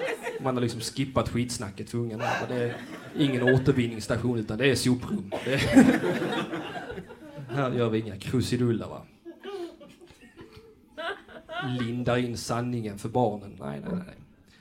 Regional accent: Lund, Skåne, Sweden; Jag är faktiskt själv från Lund

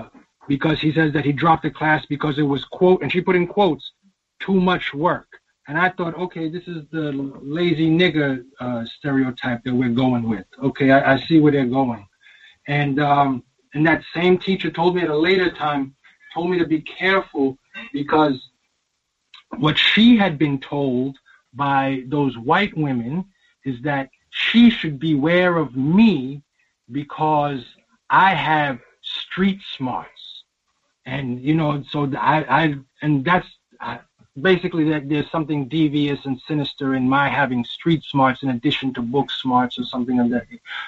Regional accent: New York, United States; You know, I'm coming from New York. I wasn't used to being in that type of a situation.

